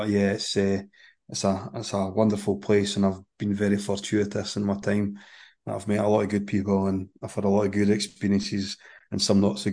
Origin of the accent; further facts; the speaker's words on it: Cowdenbeath, Scotland, United Kingdom; When I was young in the high school, I grew up on Stenhouse Street, so Central Park was always kind of in the background.